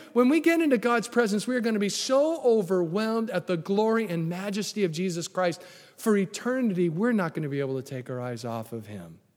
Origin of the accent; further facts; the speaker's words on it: California, United States; now I'm from California. I don't know what barbecue really is.